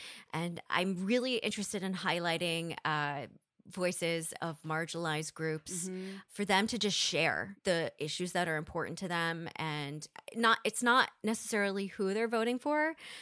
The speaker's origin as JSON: {"language": "English", "region": "North Dakota", "country": "United States", "tie": "born or raised there", "said": "for the first time ever in my hometown in North Dakota, they raised a pride flag to celebrate the kickoff of our Pride Festival."}